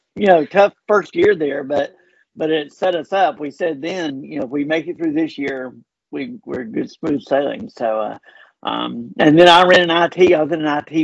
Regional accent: Tuscaloosa, Alabama, United States; I knew she was an Auburn fan like you, and I grew up in Tuscaloosa, and so I'm a big Alabama fan.

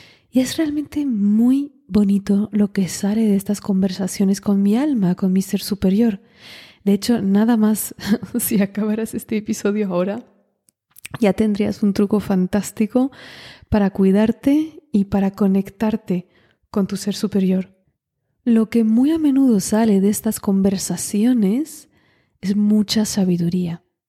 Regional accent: France; Spanish is a second language; Muy a menudo me sale en inglés cuando hablo con mi ser superior. Que es raro porque soy francesa. ¿Por qué no me sale en francés?

